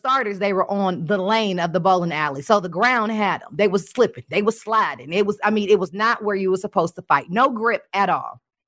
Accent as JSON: {"language": "English", "region": "West Coast", "country": "United States", "said": "I know I'm biased. I'm just going to say it. I ain't right. I ain't wrong. I'm from the West Coast."}